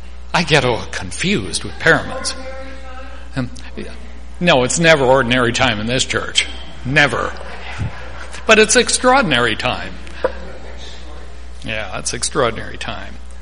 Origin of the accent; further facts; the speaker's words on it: Milwaukee, Wisconsin, United States; also born or lived in Jackson; now in Cadillac, United States; But at least where I grew up in Milwaukee and also down in Jackson, I'm not sure if it's as much true here in Cadillac